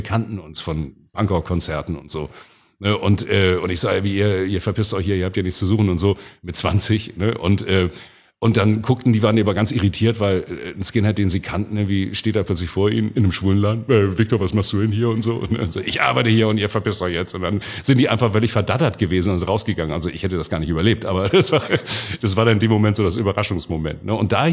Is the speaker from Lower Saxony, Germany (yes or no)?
no; Hamburg, Germany; accent: Hamburg; ich bin geborener Hamburger in der mindestens 8. Generation jetzt und da geht das Hamburgische sowieso nie ganz raus.